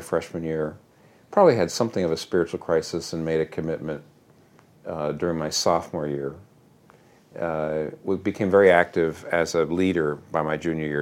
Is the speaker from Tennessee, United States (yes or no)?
no; Pennsylvania, United States; Well, I was raised in Pennsylvania in a middle-class home.